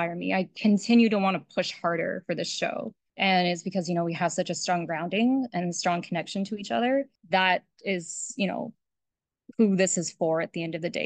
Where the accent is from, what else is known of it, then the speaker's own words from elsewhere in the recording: Florida, United States; I mean, I grew up in Florida.